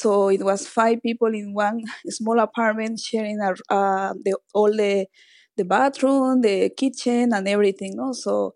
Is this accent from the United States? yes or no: no; Bolivia; English is a second language; moved away as an adult; now in Dublin, Ireland; I'm from Bolivia.